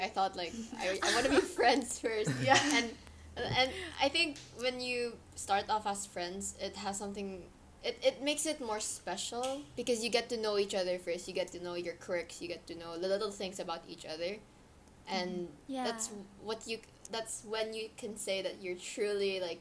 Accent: Philippines; So especially, you know, as traditional Filipino families, Asian families, we have our priorities set straight on our careers

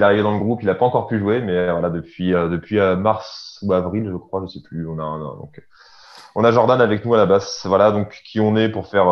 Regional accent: Rouen, Normandy, France; on est français, on vient de Rouen, donc c'est en Normandie. Donc, Seine-Maritime.

